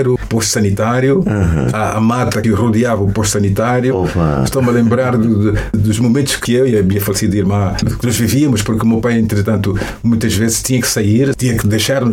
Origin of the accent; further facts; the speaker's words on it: Luanda, Angola; eu nasci em 1949, na Maternidade Velha de Luanda. Eu sou de Luanda.